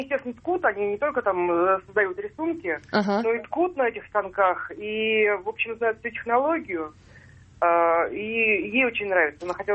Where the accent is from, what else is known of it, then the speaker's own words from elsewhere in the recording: Moscow, Russia; я из Москвы, я сама не ткач.